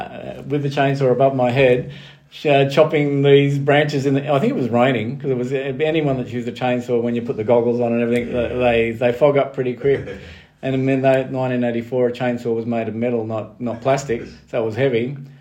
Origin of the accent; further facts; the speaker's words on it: Orange, New South Wales, Australia; even though I'm come from Orange, a country town, I'm pretty well a city, I am a city boy.